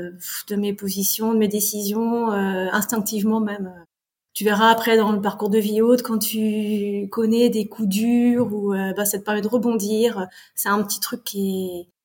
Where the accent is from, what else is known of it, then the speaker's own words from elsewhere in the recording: France; also born or lived in Canada; Je suis née au Canada, j'ai vécu 13 mois, on est revenu vite en France, donc je suis d'une famille qui est complètement canadienne. J'ai grandi en France